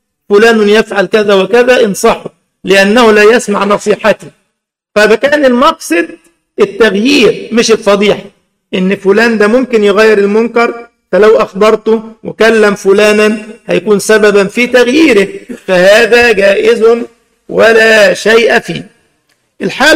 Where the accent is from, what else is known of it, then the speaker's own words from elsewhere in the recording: Egypt; كذلك إبراهيم عيسى أبو حملات عندنا في مصر هذا الجهول الذي يهدم الثوابت ليل نهار